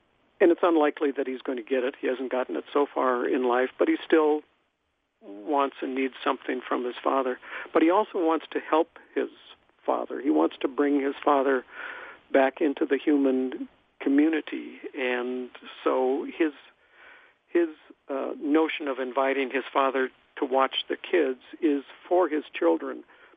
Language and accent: English; Bismarck, North Dakota, United States; we had the Missouri, sure, separating Bismarck and Mandan. And I grew up in Bismarck